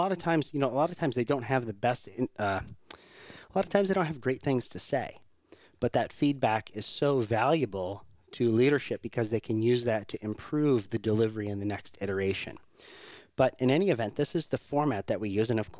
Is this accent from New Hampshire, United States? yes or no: no; Rhode Island, United States; So I'm originally from Rhode Island.